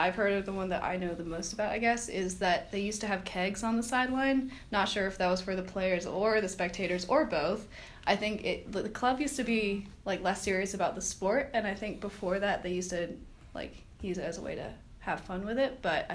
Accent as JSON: {"language": "English", "region": "England", "country": "United Kingdom", "tie": "born or raised there", "said": "I'm in 18. I'm a pre-med history major. I was raised in England, so I know a little bit about rugby."}